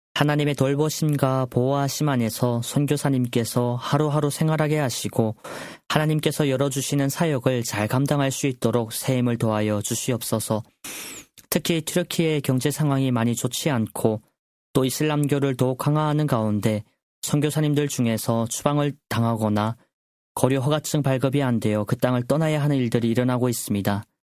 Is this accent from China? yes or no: no; North Korea; now in South Korea; 저도 사실 지금 외국인은 아니지만 태어나고 자라난 땅이 아닌 남조선에 와서 지내다 보니까